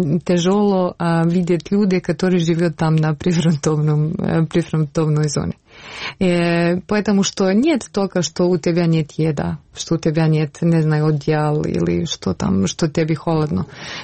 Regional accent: Bosnia & Herzegovina; Russian is a second language; Я сама жила через войну. Я из Боснии. Это бывшая Югославия.

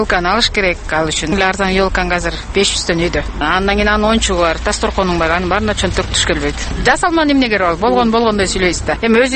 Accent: Bishkek, Kyrgyzstan; эми Бишкектикмин.

